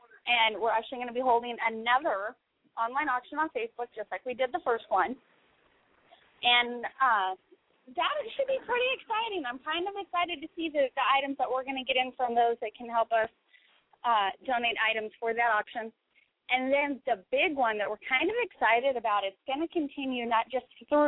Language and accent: English; Pacific Northwest, United States; now in Missouri, United States; I know I grew up in the Pacific Northwest, and, yeah, there's times where it is Missouri here, and, oh, I'd love to be back up there, but there's days where I just love it here.